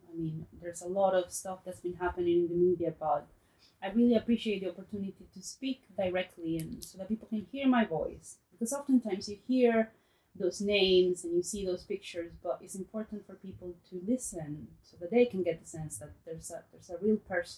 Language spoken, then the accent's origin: English; Santo Domingo, Dominican Republic; English is a second language; also born or lived in United States; I was born and raised in Santo Domingo in the Dominican Republic.